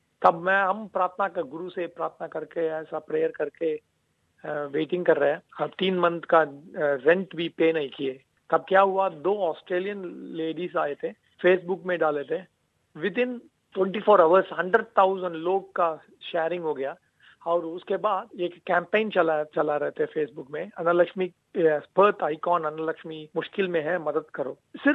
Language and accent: Hindi; South India, India; Hindi is a second language; I am very sorry, मैं south Indian हूँ, मगर मैं पूरा ट्राई किया ऐसा बात करने के लिए।